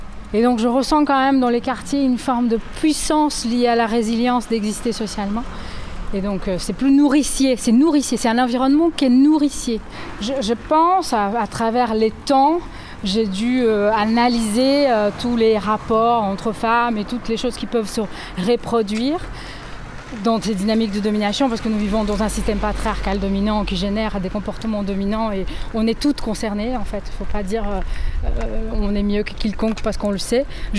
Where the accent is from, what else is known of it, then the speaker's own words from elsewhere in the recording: Brazil; French is a second language; now in Lille, France; en arrivant à Lille, je viens du Brésil